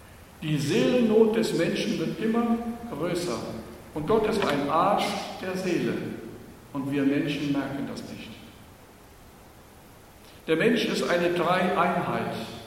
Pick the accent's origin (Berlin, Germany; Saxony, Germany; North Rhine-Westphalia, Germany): Berlin, Germany; ich komme aus der Hauptstadt der Gottlosen aus Berlin.